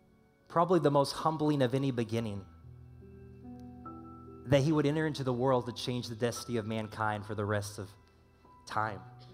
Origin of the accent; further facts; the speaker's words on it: Southern United States, United States; you understand, I'm from the South, people. And so we don't have near as much snow.